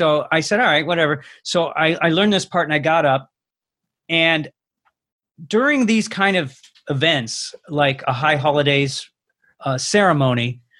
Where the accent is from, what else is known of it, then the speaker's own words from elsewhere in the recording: Los Angeles, California, United States; It's my hometown, and I grew up, you know, at a time when a lot of really iconic places I got to be in.